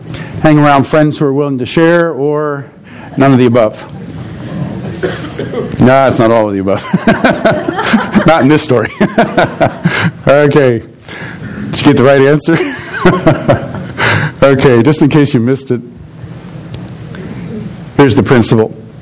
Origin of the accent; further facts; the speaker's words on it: New Jersey, United States; I grew up in New Jersey